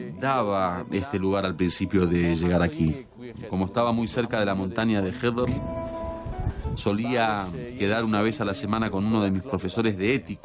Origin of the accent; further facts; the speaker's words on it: Argentina; igual que mis padres que emigraron a Argentina, yo debía de emigrar en busca de mis raíces. Al fin y al cabo, yo me había criado como un argentino